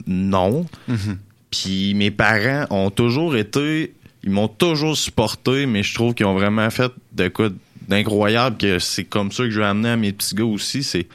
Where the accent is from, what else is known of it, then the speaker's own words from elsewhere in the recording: Quebec, Canada; je viens de la Rive-Sud de Montréal, j'ai un grand frère de 4 ans plus vieux que moi qui patinait déjà quand je suis né.